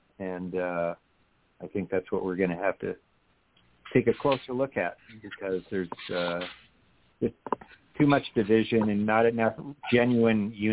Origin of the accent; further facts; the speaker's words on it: Hawaii, United States; moved away; And I grew up in Hawaii, and, you know, a lot of people tell me, oh, why'd you move from Hawaii?